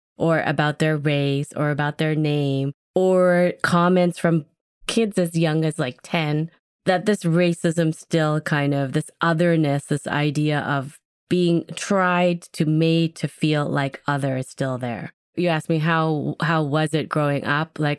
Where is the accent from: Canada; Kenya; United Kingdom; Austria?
Canada; Toronto, Ontario; now in United States; I grew up in Toronto, so.